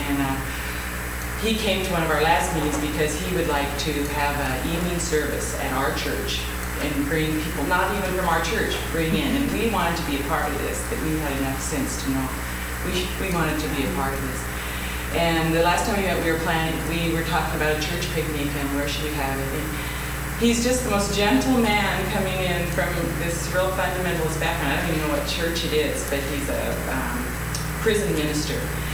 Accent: Portland, Oregon, United States; I'm from Portland, Oregon.

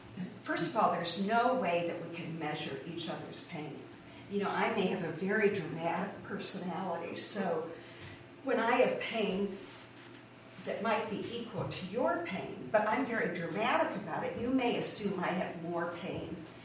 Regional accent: San Francisco, California, United States; now in Rochester, United States; First of all, I'm from San Francisco, but my home is on Chalet Hill. Nice. I've been in the village for about a year and a half.

